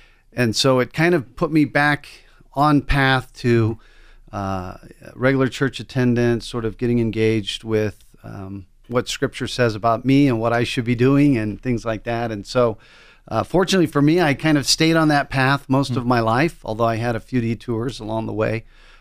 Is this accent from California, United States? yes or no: yes; California, United States; Well, I grew up in Southern California. Had a dad and mom that loved the Lord.